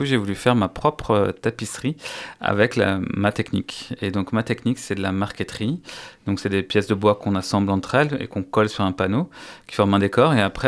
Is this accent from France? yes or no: yes; Brest, Brittany, France; je suis originaire de Brest, et en fait c'est pas quelque chose qui était chez nous